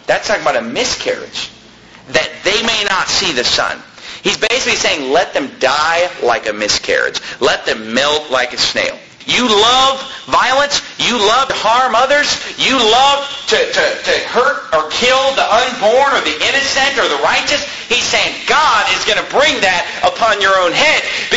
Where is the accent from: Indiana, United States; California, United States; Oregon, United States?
California, United States; Sacramento; I grew up in Sacramento, California.